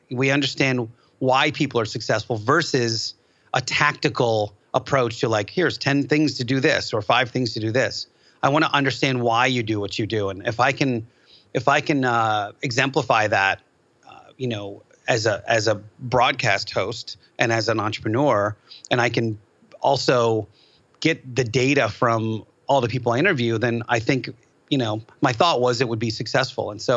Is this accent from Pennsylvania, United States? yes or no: yes; Philadelphia, Pennsylvania, United States; accent: East Coast; I'm from Philly, so I'm gonna switch into my like East Coast mode accent right now.